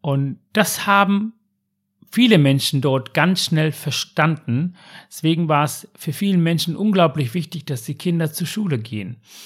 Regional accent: Germany; ob es für mich als Deutsche so selbstverständlich ist

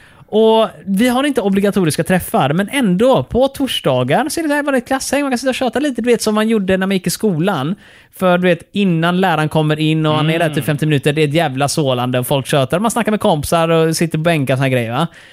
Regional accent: Malmö, Skåne, Sweden; Jag kom från Malmö och jag spelade vid pingis.

